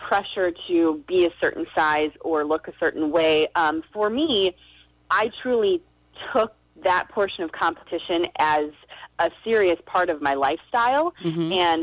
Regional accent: Kenosha, Wisconsin, United States; I grew up in Kenosha, Wisconsin. I went to college in Wisconsin.

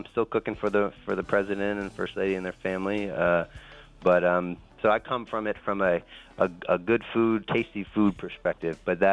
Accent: Chicago, Illinois, United States; I'm from Chicago and was working with her back then when this was all nothing but more than a dream.

